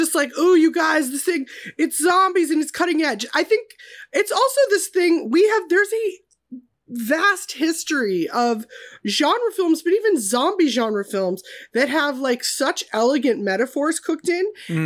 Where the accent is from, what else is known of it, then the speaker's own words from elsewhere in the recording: Minnesota, United States; I'm from Minnesota. You know, that's how we say it in God's country.